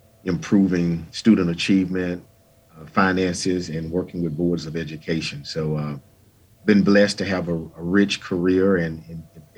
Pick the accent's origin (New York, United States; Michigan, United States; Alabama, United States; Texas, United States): Alabama, United States; Mobile; now in Kentucky, United States; Well, I'm originally from Alabama. Actually, I came here from Mobile, Alabama.